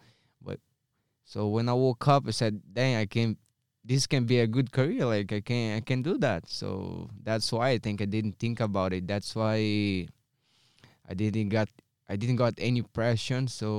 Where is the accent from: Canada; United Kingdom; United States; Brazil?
Brazil; Coari, Amazonas; English is a second language; This is in Coari, Amazonas, Manaus, in my hometown.